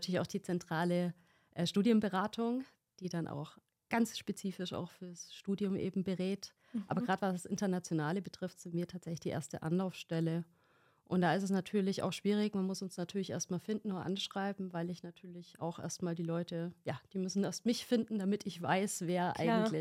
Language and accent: German; Augsburg, Bavaria, Germany; und auch noch hier in meiner Heimatstadt, wo ich mich gut auskenne, hier in Augsburg